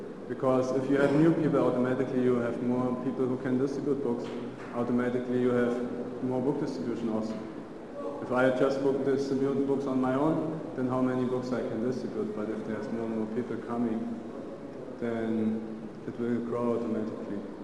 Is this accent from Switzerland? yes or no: no; Germany; English is a second language; I'm from Germany, and in Germany there's this famous letter